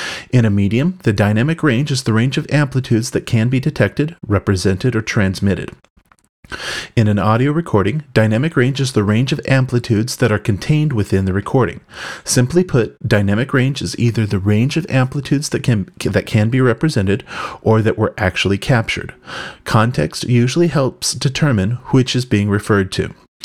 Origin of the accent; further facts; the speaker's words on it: California, United States; from the East Bay of San Francisco, California.